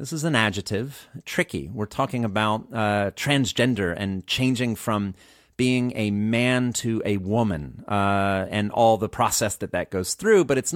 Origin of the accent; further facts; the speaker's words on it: United States; For example, I'm an American and I live abroad, so I'm interacting with people from many different countries all the time.